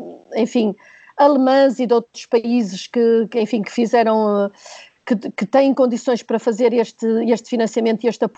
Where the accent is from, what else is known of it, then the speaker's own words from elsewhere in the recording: Portugal; e estou a falar enquanto portuguesa